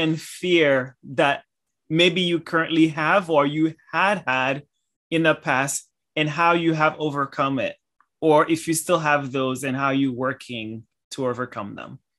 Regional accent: Boston, Massachusetts, United States; now in New York City, United States; And so I'm in New York City and I'm from Boston, like big cities.

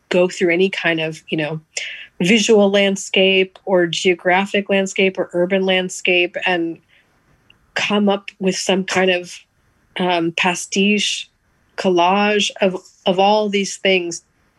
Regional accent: Bronx, New York, United States; born there; And so I was born in the Bronx in 1987.

